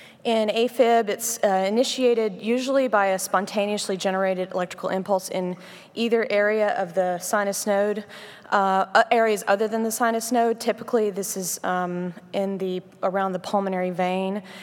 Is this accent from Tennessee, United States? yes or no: yes; Memphis, Tennessee, United States; Like Dr. Cooley said, I'm from Memphis.